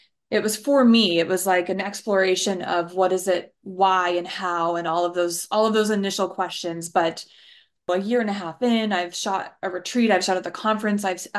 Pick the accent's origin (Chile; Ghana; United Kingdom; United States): United Kingdom; Scotland; and I'm Scottish, so I have a Scottish citizenship.